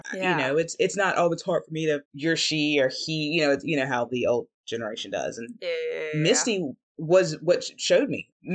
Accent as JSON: {"language": "English", "region": "North Carolina", "country": "United States", "said": "because I'm from North Carolina, small county, you know, very Bible, I forget the word right now."}